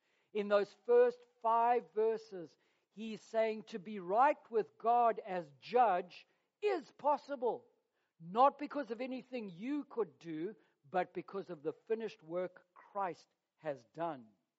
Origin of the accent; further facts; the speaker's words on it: Zimbabwe; on the farm that I was raised at in Zimbabwe